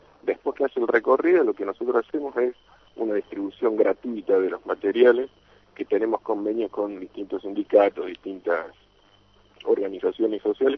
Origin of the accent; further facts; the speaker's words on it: La Plata, Buenos Aires Province, Argentina; casi toda la gente que trabajó en la película somos de acá, de La Plata